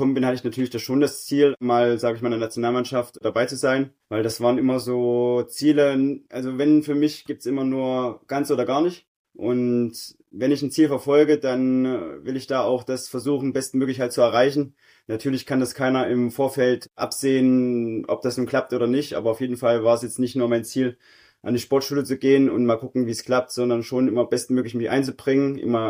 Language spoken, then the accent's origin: German; Großbreitenbach, Thuringia, Germany; born there; also ich bin gebürtig aus Großbreitenbach im Thüringer Wald, da wo auch Andrea Henkel, Peter Sendel herkommen.